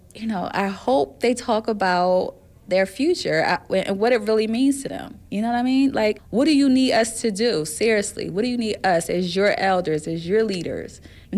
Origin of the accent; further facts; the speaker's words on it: Philadelphia, Pennsylvania, United States; I'm from Broad and Erie, so this is my community that I'm helping to improve. You know, I grew up at Broad and Erie at the height of crack, so I know.